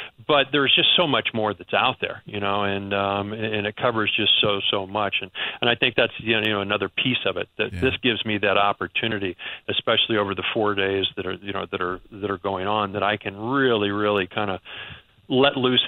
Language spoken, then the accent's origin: English; Missouri, United States; I'm from the Midwest. I'm from Missouri. I know exactly what an oak tree looks like